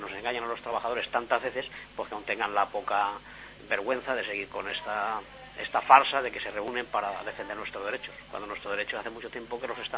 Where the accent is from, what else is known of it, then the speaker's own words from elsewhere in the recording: Cuenca, Castilla-La Mancha, Spain; con todo el respeto a Cuenca, yo soy de Cuenca